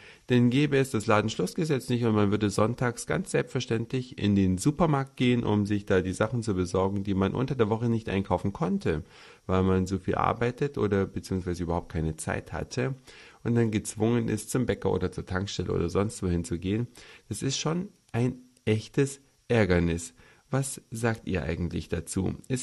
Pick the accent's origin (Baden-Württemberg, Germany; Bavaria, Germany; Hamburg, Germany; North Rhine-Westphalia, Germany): Hamburg, Germany